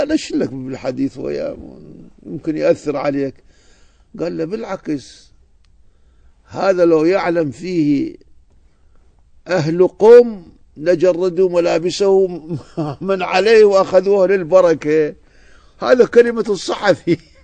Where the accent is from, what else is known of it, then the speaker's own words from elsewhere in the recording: Najaf, Najaf Governorate, Iraq; بكثرة متداولة عندنا في النجف، في مكتباتنا الخاصة بكثرة